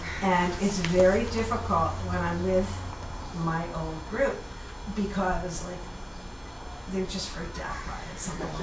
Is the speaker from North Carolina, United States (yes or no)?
no; Baltimore, Maryland, United States; because I'm new here, and I come from Baltimore, which love. It's a wonderful community